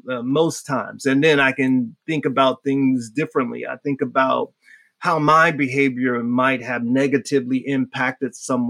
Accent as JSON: {"language": "English", "town": "Miami", "region": "Florida", "country": "United States", "tie": "born or raised there", "said": "I grew up in Miami, and so and my grandmother is from the Caribbean."}